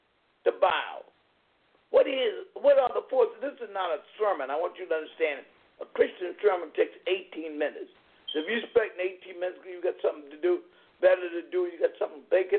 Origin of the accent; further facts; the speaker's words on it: Lynchburg, Virginia, United States; the slave masters in my home state, which I happen to be from Lynchburg, Virginia, the home of Jerry Falwell